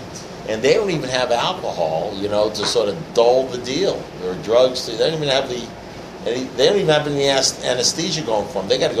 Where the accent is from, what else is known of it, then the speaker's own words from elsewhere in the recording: Coral Gables, Florida, United States; I'm an alcoholic from Carl Gables